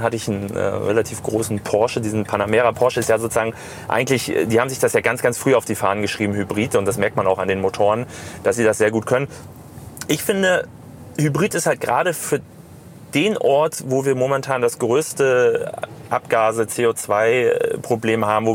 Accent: Mecklenburg-Vorpommern, Germany; als Mecklenburger

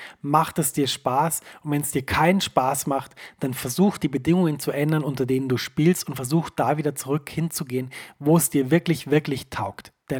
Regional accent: Bavaria, Germany; Ich fand das immer wahnsinnig toll, denn ich komme ja aus Bayern.

